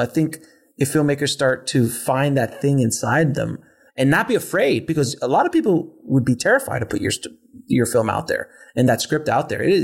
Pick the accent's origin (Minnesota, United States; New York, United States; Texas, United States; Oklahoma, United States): New York, United States; also born or lived in Miami; I came from a middle to lower middle class, you know, growing up in New York and Miami and all these kind of places.